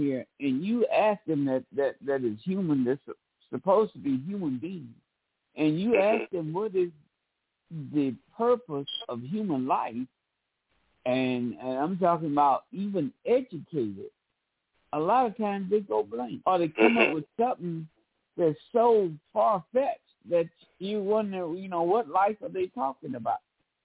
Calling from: Mobile, Alabama, United States; in Mobile, Alabama.

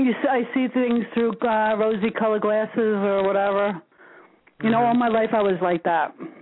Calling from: New Jersey, United States; from New Jersey.

